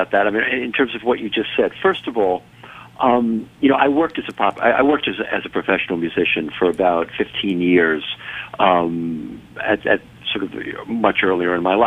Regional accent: New York City, New York, United States; I grew up in New York City, in relatively privileged circumstances. That is to say, my family was well-to-do.

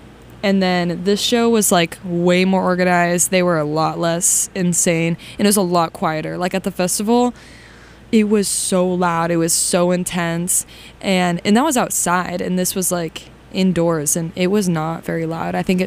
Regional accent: San Diego, California, United States; I saw them also perform at a festival in San Diego, my hometown.

